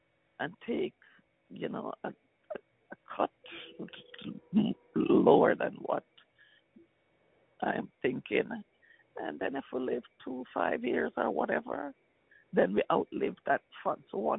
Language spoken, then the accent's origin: English; Jamaica; moved away; I said I'm from Jamaica.